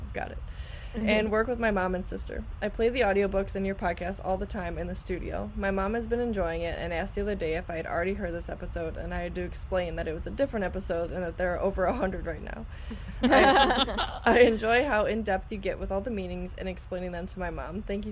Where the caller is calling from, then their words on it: Auckland, New Zealand; I am from Auckland, New Zealand.